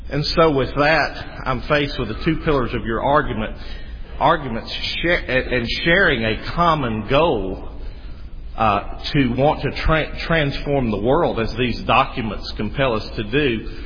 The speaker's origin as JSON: {"language": "English", "region": "Alabama", "country": "United States"}